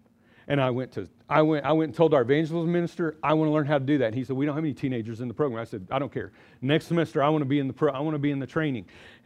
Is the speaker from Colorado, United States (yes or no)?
no; Oklahoma, United States; I'm from Oklahoma, and I'm a cowboy. I went to OSU.